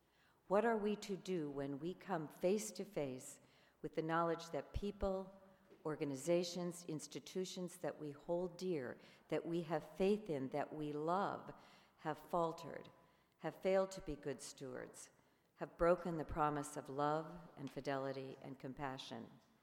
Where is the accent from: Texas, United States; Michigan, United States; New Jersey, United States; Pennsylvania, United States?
New Jersey, United States; Montclair; accent: New Jersey; now in Oregon, United States; When I first came to Oregon 40 years ago this February, I came from Montclair, New Jersey. That's right, I'm a Jersey girl. And I really sounded like it then. Over the years, my accent has diminished, but it can come back at a moment's notice.